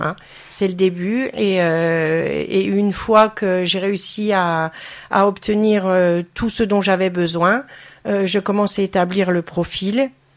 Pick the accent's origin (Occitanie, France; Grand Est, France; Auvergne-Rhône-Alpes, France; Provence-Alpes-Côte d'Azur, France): Grand Est, France; Charleville-Mézières; born there; je suis née à Charleville-Mézières dans les Ardennes et j'étais adolescente pendant la période criminelle de Michel Fourniret